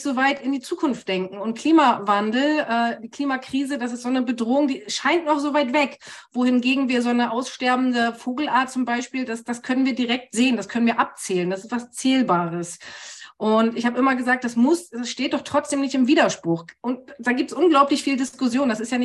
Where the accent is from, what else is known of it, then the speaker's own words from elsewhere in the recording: Mecklenburg-Vorpommern, Germany; Dann habe ich mir überlegt, ich will zurück in meine Heimat nach Mecklenburg-Vorpommern, habe das gemacht, habe meine Kinder eingesackt und bin hier aufs Land.